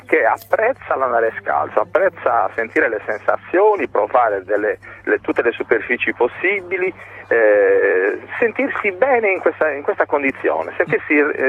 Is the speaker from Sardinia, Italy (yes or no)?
yes; Cagliari, Sardinia, Italy; now in Quartu Sant'Elena, Italy; No, sono di Cagliari, ma insomma abito a Quartus, a 5 km da Cagliari.